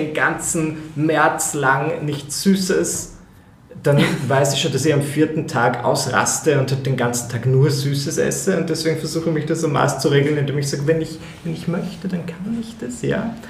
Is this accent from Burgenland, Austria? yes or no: yes; Eisenstadt, Burgenland, Austria; ich fahre dann nach Eisenstadt in meine Heimatgemeinde mehr oder weniger